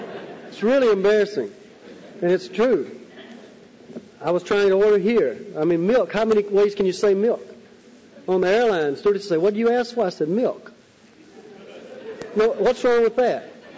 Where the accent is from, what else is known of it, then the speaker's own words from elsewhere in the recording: the South, United States; I said, well, don't you understand I'm a Southerner?